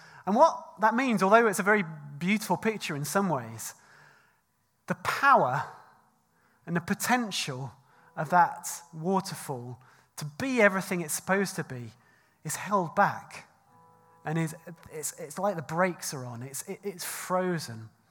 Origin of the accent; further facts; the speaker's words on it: United Kingdom; I think as British people, we are often too respectable for our own good